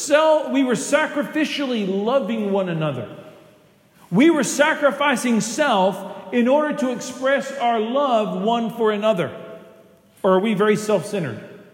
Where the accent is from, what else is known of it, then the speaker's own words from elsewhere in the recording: United States; Say I go to America. You all know I'm an American. You all know that I'm supported by churches in America from time to time.